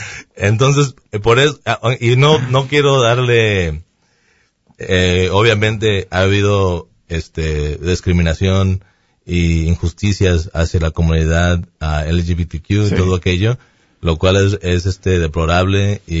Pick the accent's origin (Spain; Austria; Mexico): Mexico; que en nuestro caso somos mexicanos, no los dos.